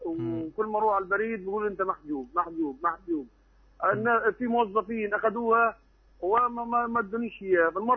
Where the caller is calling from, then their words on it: Gaza, Gaza Strip, Palestine; الشجاعية.